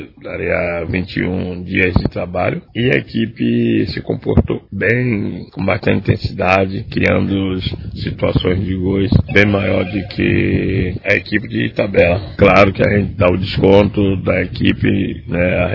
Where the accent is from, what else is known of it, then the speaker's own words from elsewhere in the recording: Bahia, Brazil; Coisa dos baianos, também sou baiano.